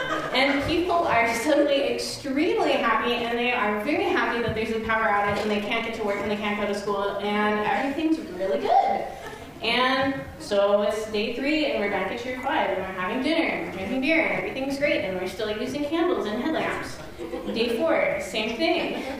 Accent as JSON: {"language": "English", "town": "Girdwood", "region": "Alaska", "country": "United States", "tie": "born or raised there", "said": "And I'm growing up in Girdwood, Alaska. And if you don't know anything about Girdwood, it's about 45 minutes south of Anchorage and about an hour away from Seward."}